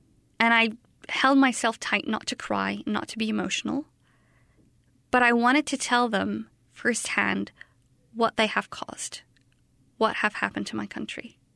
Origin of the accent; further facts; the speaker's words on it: Baghdad, Baghdad Governorate, Iraq; I'm from Baghdad, Iraq.